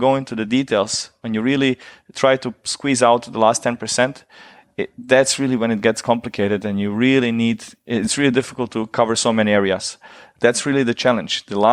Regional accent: Germany; I grew up in Germany during the war.

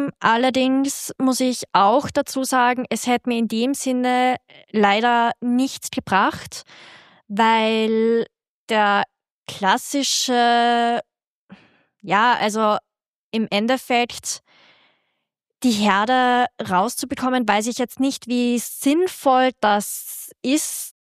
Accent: Austria; moved away as an adult; bei uns in Österreich

